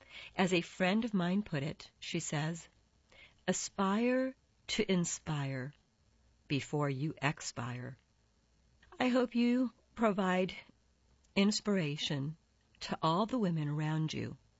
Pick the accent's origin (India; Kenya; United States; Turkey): United States; the South; because I'm from the South, I appreciate that.